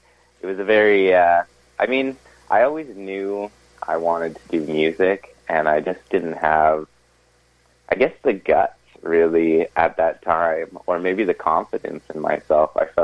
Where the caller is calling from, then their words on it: Toronto, Ontario, Canada; I'm calling from Toronto.